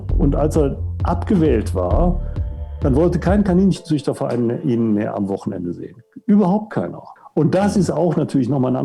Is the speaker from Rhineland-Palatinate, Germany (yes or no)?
no; Cologne, North Rhine-Westphalia, Germany; born there; now in Munich, Germany; Jahrgang 58, Ehemann, Vater, Schwiegervater, Großvater, geboren in Köln, wohnhaft in München. Ansonsten im Wesentlichen Netzwerker, Karnevalsjäger und Katholik.